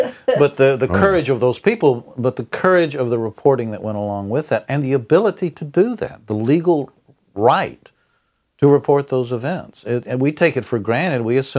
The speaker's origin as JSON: {"language": "English", "town": "Montgomery", "region": "Alabama", "country": "United States", "tie": "born or raised there", "said": "and I grew up in Montgomery. I graduated from high school there in 1964."}